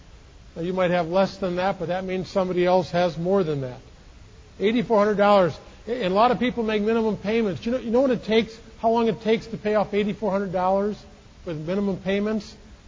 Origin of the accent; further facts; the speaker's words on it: Milwaukee, Wisconsin, United States; I grew up in Milwaukee, Wisconsin, and grew up in the city, not in the farm